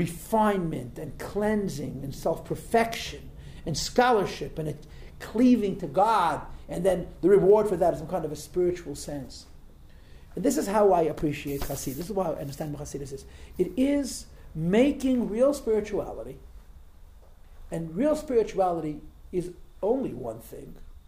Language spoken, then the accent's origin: English; Crown Heights, New York, United States; I was born in Crown Heights. Okay, I spent almost all of my life in Crown Heights, and I'm functional.